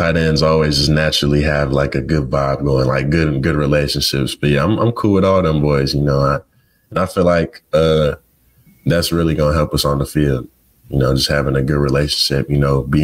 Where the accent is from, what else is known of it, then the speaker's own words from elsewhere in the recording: Dallas, Texas, United States; Well, I'm from Texas, so like, I'm from like in the Dallas area, you know, there's no ocean, so I'm used to freshwater